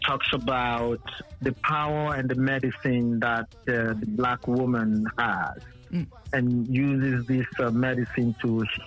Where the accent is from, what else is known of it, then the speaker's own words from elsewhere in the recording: Ghana; even though I'm from Ghana, I'm a Gadangbe